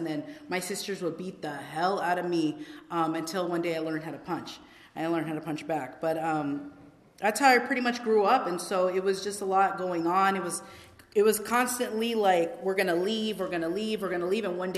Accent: Los Angeles, California, United States; And so I grew up in LA. I'm born and raised in LA my whole entire life. I was born in the Hollywood Presbyterian Church.

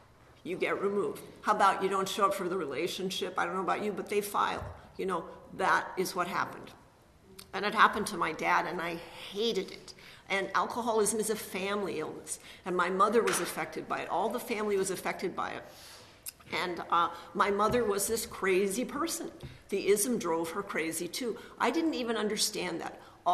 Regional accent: Montana, United States; I grew up in Montana, and we have reservations there.

